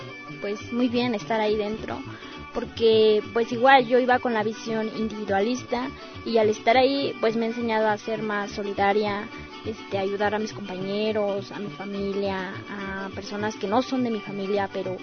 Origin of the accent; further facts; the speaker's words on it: Aculco, State of Mexico, Mexico; Yo soy del Estado de México, soy del municipio de Aculco